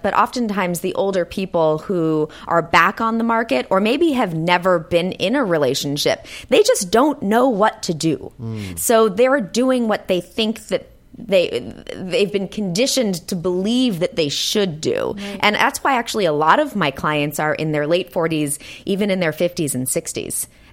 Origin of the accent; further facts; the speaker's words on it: Santa Monica, California, United States; born there; I was born in LA. I was born in Santa Monica.